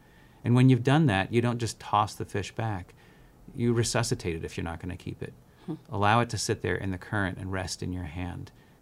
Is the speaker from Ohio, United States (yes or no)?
no; New York, United States; I grew up in the Catskill Mountains in New York